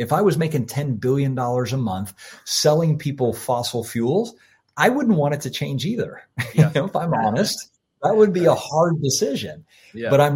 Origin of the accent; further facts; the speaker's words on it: Florida, United States; When I was a kid and I grew up in Florida and we'd have a class 5 hurricane